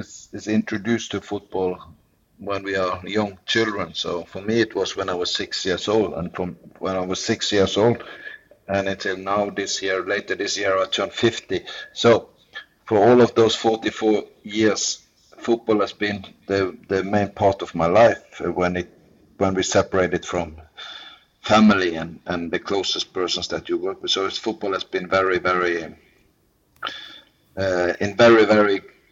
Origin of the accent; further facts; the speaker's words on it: Norway; English is a second language; worked with my hometown team in Norway for 1 year